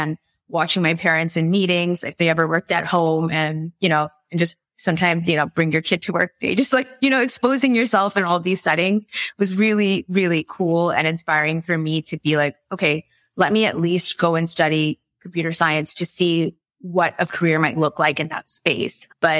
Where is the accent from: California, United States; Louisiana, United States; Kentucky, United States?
California, United States; growing up in the Bay Area, I think it's like a cultural thing, but I actually learned to code starting at the age of 5 or 6